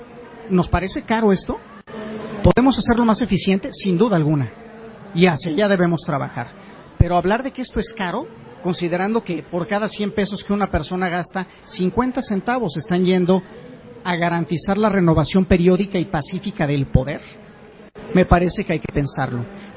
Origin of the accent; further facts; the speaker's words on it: Mexico; como mexicanos nos encanta decir, es que la democracia mexicana es muy cara